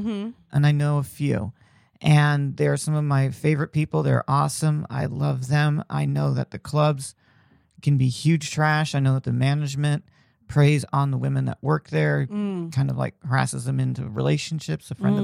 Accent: Indiana, United States; Like I grew up in Indiana where like, you know, college basketball was huge, but I'd never been to an NBA game.

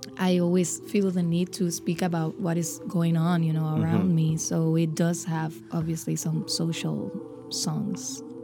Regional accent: Puerto Rico; Now I think it's we're still healing from the Hurricane Maria, but I think what's worse has been like after the hurricanes we've had, like the mismanagement of the government and our colonial status.

